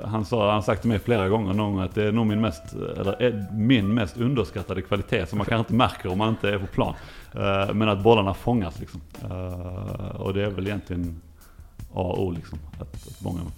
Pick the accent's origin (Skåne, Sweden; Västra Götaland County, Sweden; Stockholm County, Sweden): Skåne, Sweden; Lund; also born or lived in Ystad; Alltså jag är ju uppvuxen i Lund och på Klostergården där mina föräldrar bor fortfarande.